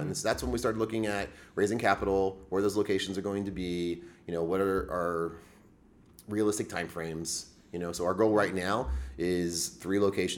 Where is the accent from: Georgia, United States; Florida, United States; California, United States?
Florida, United States; Oviedo; So, and I'm from Oviedo. So I know what's going on out there.